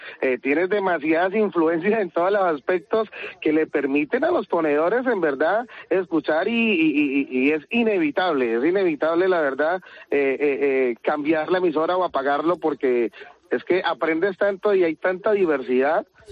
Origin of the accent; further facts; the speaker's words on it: Colombia; now in Spain; Sí, yo soy de Colombia, de Colombia.